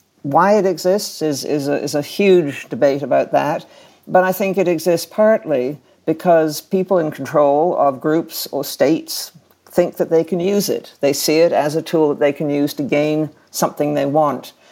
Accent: Canada; I'm a Canadian

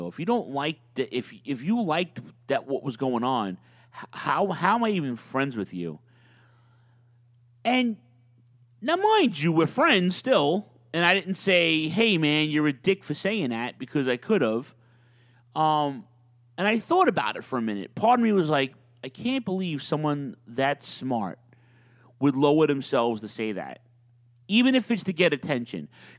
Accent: New York, United States; A, because I'm a New Yorker

